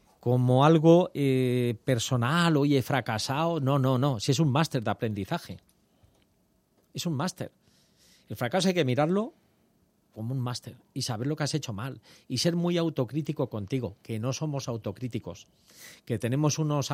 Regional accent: Castilla-La Mancha, Spain; soy manchego, entonces soy muy cabezón a la hora de pelear y luchar las cosas.

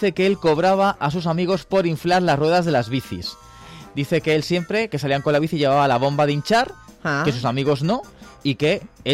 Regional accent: Madrid, Community of Madrid, Spain; de Madrid

